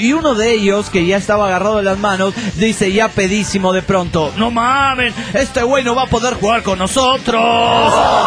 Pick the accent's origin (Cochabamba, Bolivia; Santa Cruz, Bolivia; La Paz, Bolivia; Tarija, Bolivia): Cochabamba, Bolivia; de Cochabamba, Bolivia.